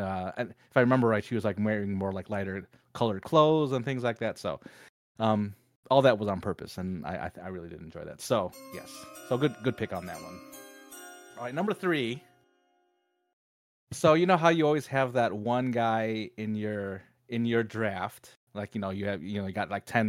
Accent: United States; the importance that it was to me as a one as a Filipino American, kind of seeing that role, really had a huge impact on me.

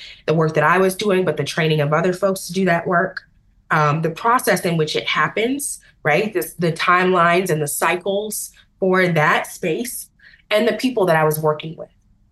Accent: United States; there's this multicultural way of being and way of existing within my home country of the US that I have learned to navigate.

